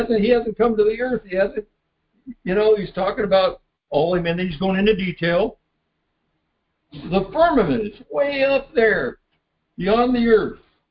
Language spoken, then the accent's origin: English; Seattle, Washington, United States; Maybe, where I come from, I came from the Northwest, Seattle.